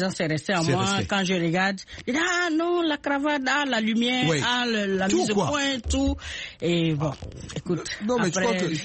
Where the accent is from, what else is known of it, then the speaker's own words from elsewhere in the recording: Bobo-Dioulasso, Hauts-Bassins, Burkina Faso; Je suis de Bobo Julasso.